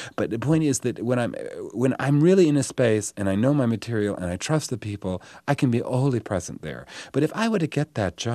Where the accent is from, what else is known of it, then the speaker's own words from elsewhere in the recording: New England, United States; accent: New England; I felt like a Kennedy. You know, I mean, with my New England accent.